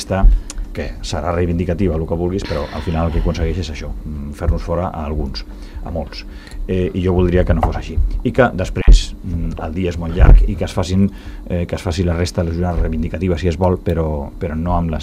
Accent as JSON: {"language": "Catalan", "region": "Catalonia", "country": "Spain", "said": "perquè també som catalans"}